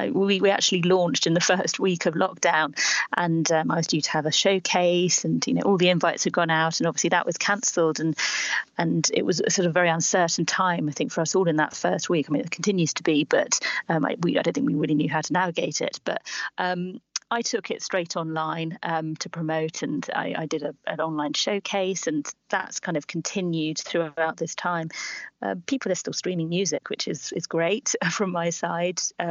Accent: Esher, South East England, United Kingdom; also born or lived in Oxshott / Cobham; I grew up in the area where I grew up in Esher and also Oxshott Cobham in my youth. Yeah, went to a school in Guildford. So, yes, Surrey is my home.

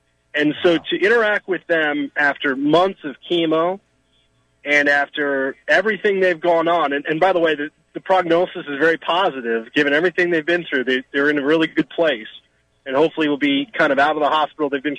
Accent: New Jersey, United States; You guys know I'm from Jersey originally, mm-hmm.

